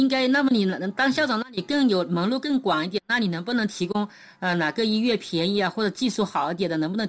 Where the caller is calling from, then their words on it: Zhejiang, China; 我是浙江的